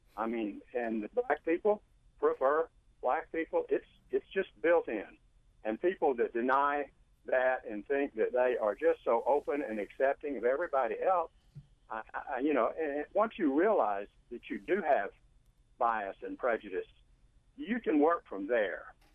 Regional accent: Alabama, United States; moved away as an adult; now in Maryland, United States; I grew up in the Deep South. I grew up in Alabama, and I moved to Maryland by way of the Army

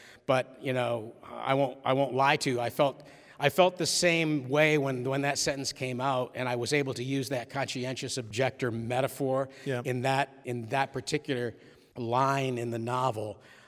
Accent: Gloversville, New York, United States; the neighborhood that I grew up in Gloversville, New York

